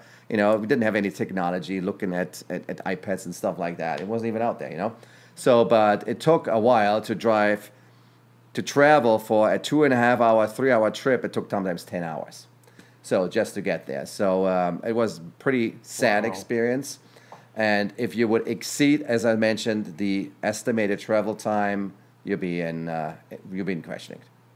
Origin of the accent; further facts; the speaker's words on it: Berlin, Germany; So I grew up in Berlin, in West Berlin. Berlin was divided. I was born in 69